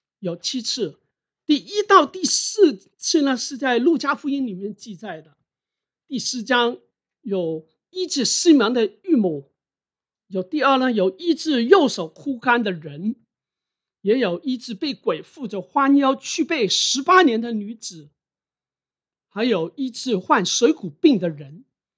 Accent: Hong Kong; now in Canada; 我在香港成长。然后移民加拿大快30年了，期间我差不多每年都回香港，也有一段很长的时间我是在中国工作的，我有工作在那个国内，也差不多10多年的时间是经常在国内工作的，所以对两个地方我都非常熟悉。

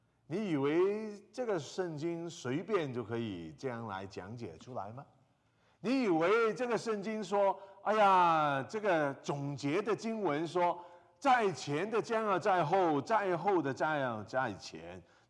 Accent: Hong Kong; moved away as an adult; also born or lived in Saskatoon; 我是从香港土生土长，什么叫下雪从来都没有见过

